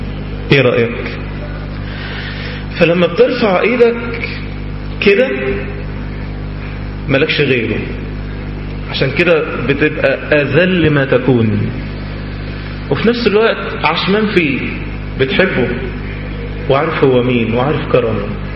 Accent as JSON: {"language": "Arabic", "country": "Egypt"}